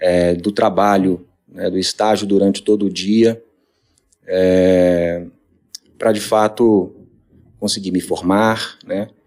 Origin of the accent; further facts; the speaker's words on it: Nova Lima, Minas Gerais, Brazil; Inclusive, eu sou de Nova Lima.